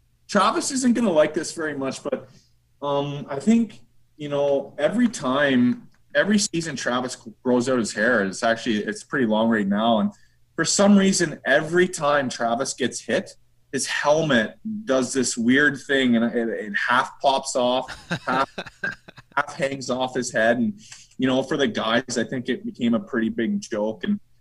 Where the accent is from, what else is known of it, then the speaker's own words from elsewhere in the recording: Ottawa, Ontario, Canada; Ottawa, just because I'm from Ottawa.